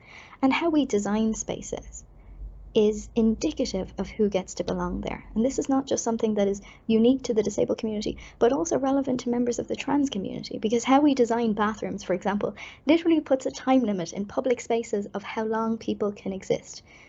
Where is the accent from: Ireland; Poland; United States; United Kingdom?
Ireland; I am 31 years old. And in some ways, as an Irish person, you know, through osmosis, got the learnings and the evolvement of the ADA as it moved across Europe